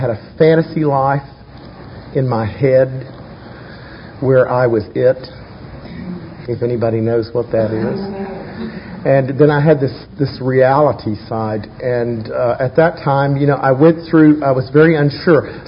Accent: Fort Worth, Texas, United States; I grew up in Fort Worth, Texas. I was born in 1947.

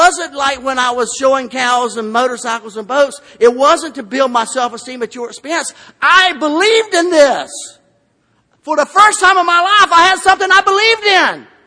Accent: Lawley, Florida, United States; So we went to my hometown, Lawley, Florida, and we started our own meeting.

